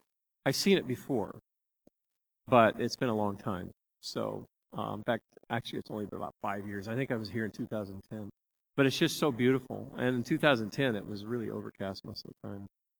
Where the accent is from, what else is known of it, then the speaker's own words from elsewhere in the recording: Bakersfield, California, United States; I grew up with him in Bakersfield, California.